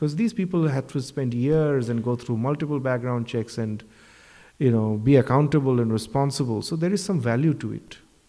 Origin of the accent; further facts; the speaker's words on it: Kolkata, West Bengal, India; I grew up in Kolkata.